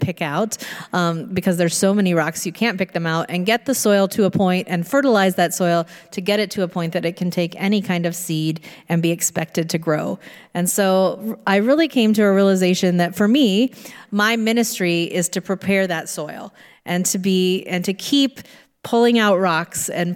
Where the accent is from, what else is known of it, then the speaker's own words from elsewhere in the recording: Indiana, United States; I was born and raised in Indiana, and though I didn't live on a farm, I knew lots of farmers